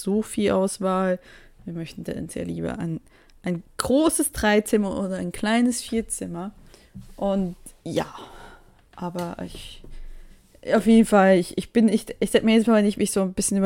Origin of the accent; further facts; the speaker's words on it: Bern, Switzerland; beziehungsweise ich komme ja aus dem Kanton Bern